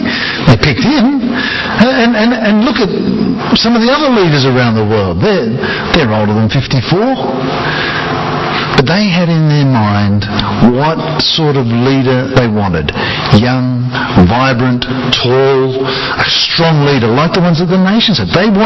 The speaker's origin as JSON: {"language": "English", "country": "Australia", "said": "Now, I'm an Australian."}